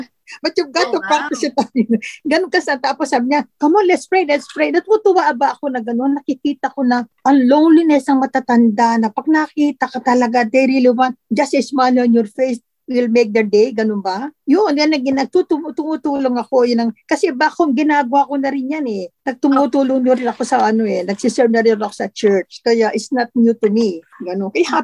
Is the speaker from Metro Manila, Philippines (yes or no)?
yes; Manila, Metro Manila, Philippines; moved away as an adult; now in Melbourne, Australia; Dito din ako sa Melbourne, Australia, Oakley South. Sa Pilipinas, my parents are from Pampanga, but I was born in Manila and grew up in Manila hanggang sa matapos ako sa pag-aaral ko. Nandito ako sa Australia for 39 years.